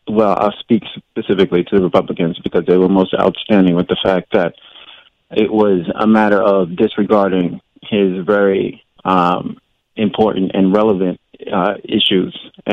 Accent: New York, United States; as a New Yorker who has 45 years of dealing with this Trump thing.

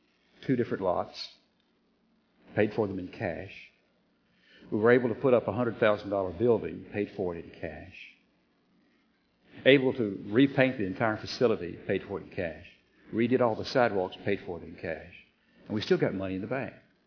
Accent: Kentucky, United States; I'm from Kentucky. You've got to take your shoes off to count past 10.

